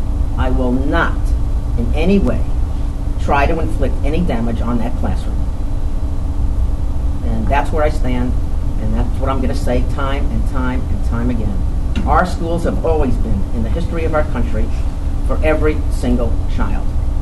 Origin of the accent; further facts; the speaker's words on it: New York City, New York, United States; accent: New York City; And I started out teaching as a high school teacher in, guess where, I guess you can find from my accent, New York City.